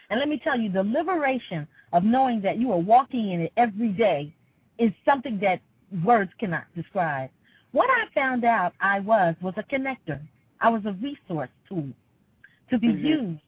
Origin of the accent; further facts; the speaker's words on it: Philadelphia, Pennsylvania, United States; now in Atlanta, United States; I'm from Philadelphia, actually.